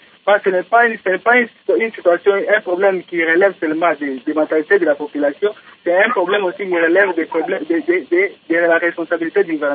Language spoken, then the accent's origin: French; Kindu, Maniema, DR Congo; Vous allez voir par exemple ici chez nous à Kindou, il y a des gens nécessairement qui prennent du courage.